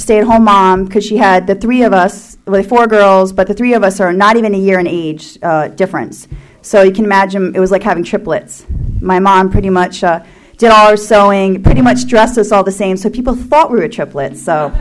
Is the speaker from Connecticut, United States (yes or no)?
yes; Connecticut, United States; I'd like to start a little bit and let you know I'm from back east. Most of you know me. I'm from Connecticut.